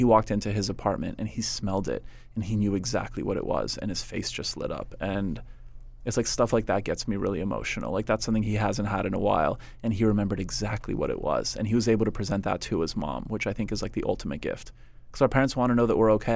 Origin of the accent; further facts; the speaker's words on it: Montreal, Quebec, Canada; from the way that I was raised and you know, growing up in Montreal.